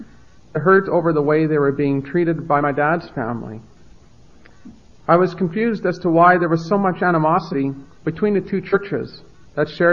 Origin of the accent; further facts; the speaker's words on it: Regina, Saskatchewan, Canada; I was the fourth of five children. We all raised in the city of Regina.